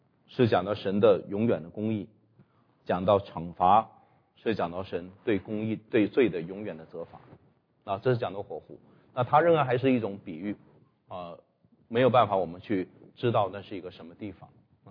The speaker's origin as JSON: {"language": "Chinese", "country": "China", "said": "那从这个角度，我是觉得对我们中国人，我特别讲到对中国人在福音上"}